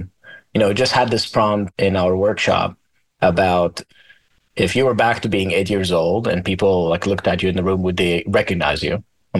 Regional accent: Israel; English is a second language; moved away as an adult; now in United States; Yeah, born and raised in Israel. So I spent all my young and early adulthood in Israel and moved to the States when I was around 26 or so.

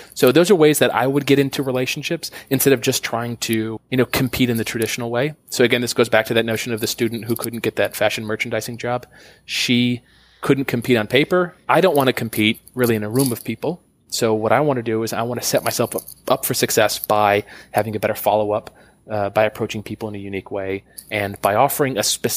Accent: Michigan, United States; I'm from Michigan. She's from Alabama.

